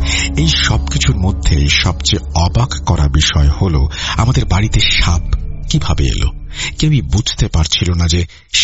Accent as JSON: {"language": "Bangla", "town": "Comilla", "region": "Chittagong Division", "country": "Bangladesh", "said": "আমি কুমিল্লার বাসিন্দা"}